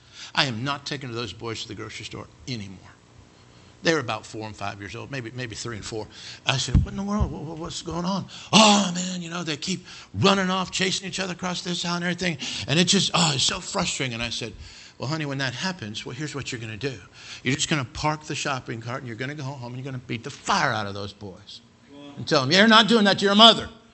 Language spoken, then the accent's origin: English; Cody, Wyoming, United States; I grew up in Cody, Wyoming. We didn't have a very big vocabulary, okay?